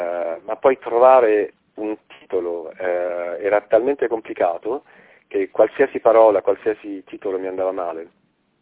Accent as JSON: {"language": "Italian", "region": "Apulia", "country": "Italy", "said": "io vengo dalla Puglia, quindi so bene cosa sia la mixité, diciamo."}